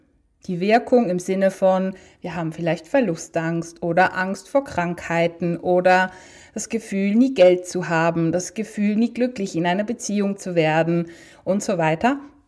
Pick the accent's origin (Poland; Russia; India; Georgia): Poland; ich komme ja aus Polen, wie du weißt